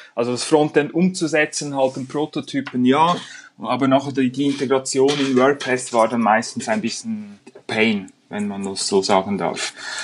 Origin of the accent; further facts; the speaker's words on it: Aarau, Aargau, Switzerland; ich bin aus der Schweiz, komme aus Aarau, ein kleines Städtchen in Zentralschweiz sozusagen.